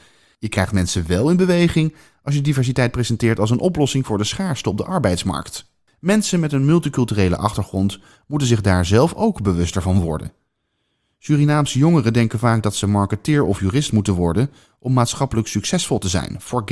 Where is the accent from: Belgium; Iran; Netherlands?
Netherlands; Amsterdam, North Holland; born there; mijn ouders hebben een Surinaamse achtergrond. Ze kwamen in Nederland studeren en zijn hier blijven wonen. Ik ben in Amsterdam geboren, in de Indische buurt.